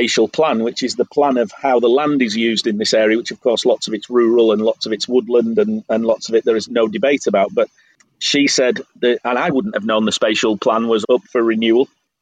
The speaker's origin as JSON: {"language": "English", "region": "England", "country": "United Kingdom", "said": "I'm English."}